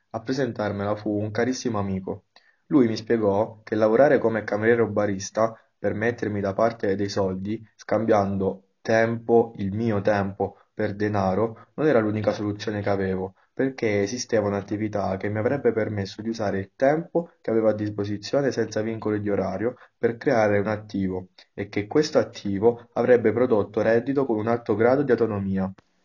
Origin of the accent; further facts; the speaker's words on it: San Buceto, Abruzzo, Italy; Sono nato e cresciuto a San Buceto, un paese che si trova nella provincia di Chieti.